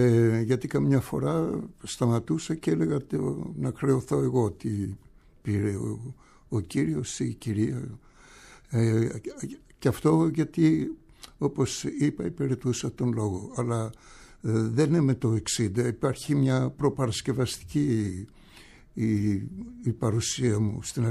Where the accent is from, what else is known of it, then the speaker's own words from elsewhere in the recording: Agia Varvara, Attica, Greece; και καταλαβαίνω ότι ήμουν Σπανιόλος από τον Αγία Βαρβάρα.